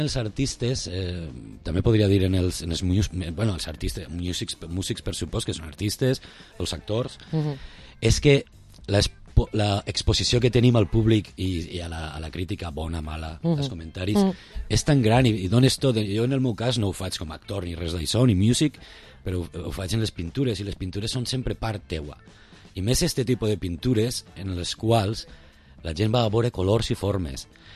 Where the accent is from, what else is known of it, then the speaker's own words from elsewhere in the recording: Vila-real, Valencian Community, Spain; mon pare és de Castelló, ma mare és de Vila-real, jo sóc de Vila-real, jo nascut així.